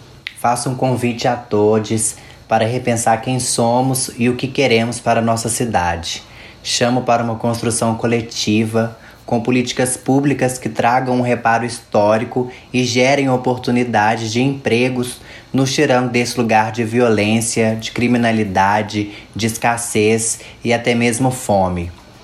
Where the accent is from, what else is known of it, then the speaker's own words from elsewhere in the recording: Belo Horizonte, Minas Gerais, Brazil; Nascido e criado em Belo Horizonte, com os pais separados durante a infância e juventude, eu comecei a trabalhar aos 13 anos de idade, ajudando a minha mãe com as costuras. Aos 16 anos, eu comecei a trabalhar numa lanchonete lá em Jaboticatubas, cidade onde eu morei por 4 anos.